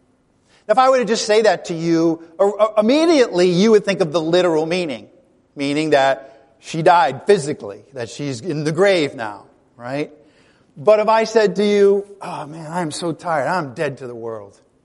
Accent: Rhode Island, United States; growing up in Rhode Island, the Italian culture was very prominent.

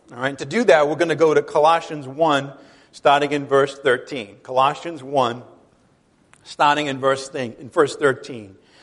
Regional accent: Ireland; I'm Irish. I get angry all the time.

